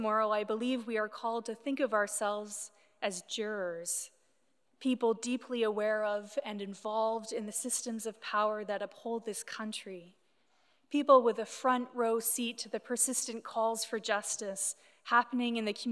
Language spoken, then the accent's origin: English; Canada; It is my duty as a Canadian citizen to urge you to please exercise your right to vote.